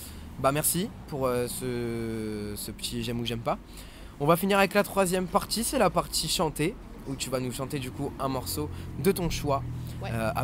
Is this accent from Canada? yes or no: no; France; T'inquiète pas, on est des Français, nous. On aime bien l'anglais yaourt.